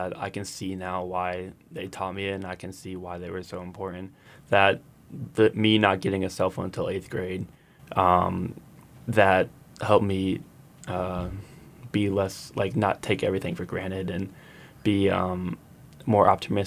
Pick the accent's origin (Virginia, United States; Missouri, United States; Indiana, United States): Indiana, United States; Carmel; I grew up in a city that is just great in sports